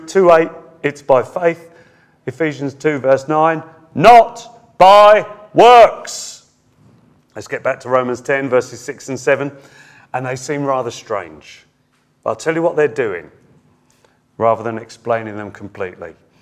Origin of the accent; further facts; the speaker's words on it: United Kingdom; We're so British, aren't we?